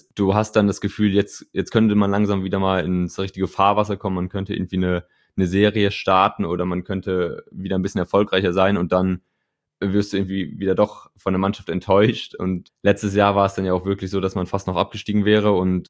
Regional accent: North Rhine-Westphalia, Germany; now in Cologne, Germany; Ich bin 22 Jahre alt und wohne jetzt seit 2 Jahren in Köln. Gebürtig komme ich eigentlich aus der Nähe von Bielefeld

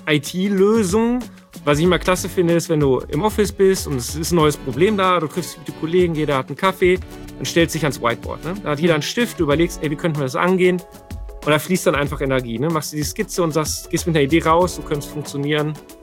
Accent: North Rhine-Westphalia, Germany; Ich komme hier aus dem Sauerland.

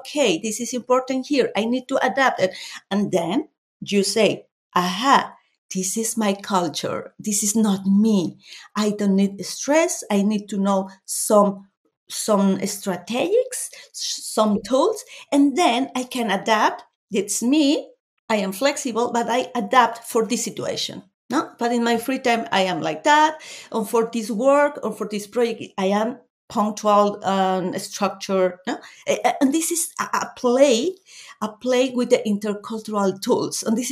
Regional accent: Mexico; English is a second language; We come from Mexico. So in Mexico, we have this flexible and short-term planification.

